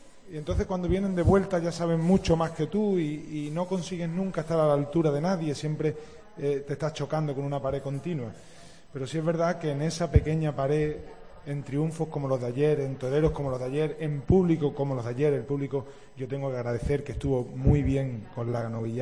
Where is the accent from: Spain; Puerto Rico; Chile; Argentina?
Spain; Huelva, Andalusia; yo me considero que soy una persona de Huelva, aunque no viva aquí, vive en el campo